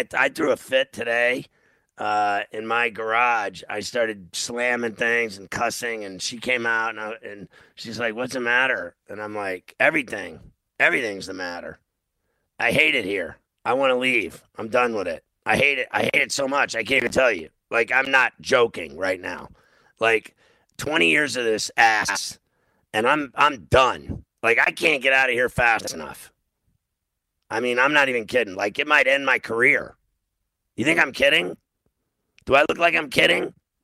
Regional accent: Chicago, Illinois, United States; also born or lived in Pittsburgh; And then I grew up in Chicago and Pittsburgh, which are two of the crappiest cities in North America for weather.

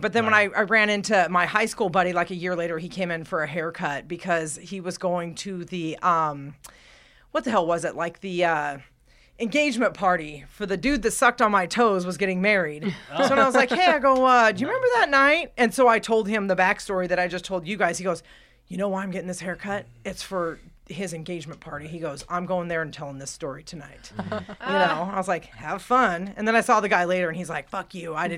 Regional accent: Arizona, United States; now in Las Vegas, United States; So this was before I moved to Vegas. I was still living in my hometown in Arizona.

